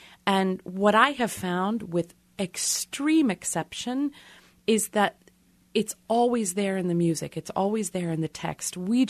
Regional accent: Kansas, United States; But it's they kind of love the fact that I'm from Kansas over there. I'm proud of it.

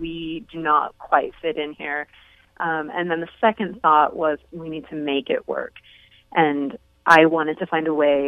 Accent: California, United States; I grew up in Southern California, and sunshine is really vital to my mental health.

